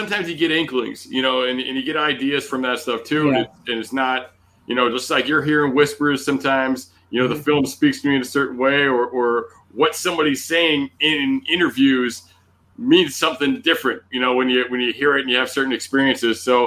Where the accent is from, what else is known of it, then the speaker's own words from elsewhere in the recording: Fremont, Ohio, United States; born there; now in Rhode Island, United States; I was born in Fremont, Ohio. Spent very little of my life in Ohio, to be honest with you. But I'm out here in New England as well, living in Rhode Island right now.